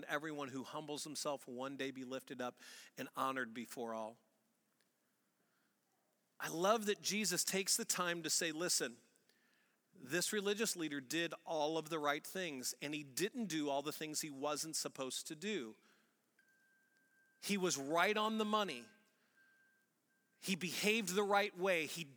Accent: St. Louis, Missouri, United States; accent: St. Louis; I was raised in St. Louis. Till I was 21 and graduated from college, I did go to a school in Springfield, Missouri, about 3.5 hours away, but I was born and raised in St. Louis.

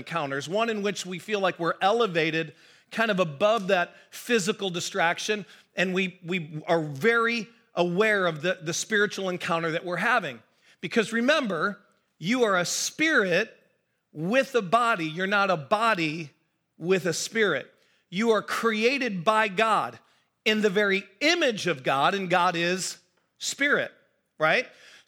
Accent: United States; born there; The point is, by ancestry, I'm German, but I'm American. I was born in America. I live with Americans, I speak English, and so my whole context is American.

